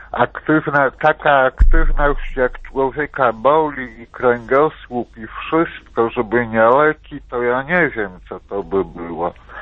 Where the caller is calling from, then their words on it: Wasiłków, Podlaskie Voivodeship, Poland; jestem z Wasiłkowa, jestem osobą niepełnosprawną też